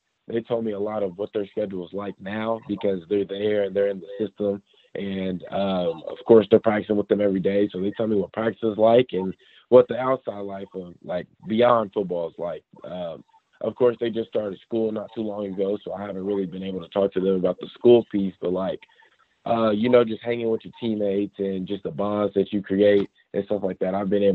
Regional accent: Lexington, Kentucky, United States; And growing up in Lexington, you see a lot of things that Kentucky has to offer.

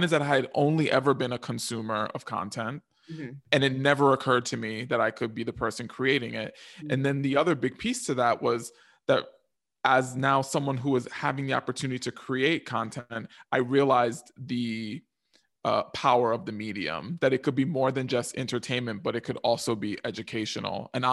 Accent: New York, United States; And I grew up in New York, and this was in the 80s.

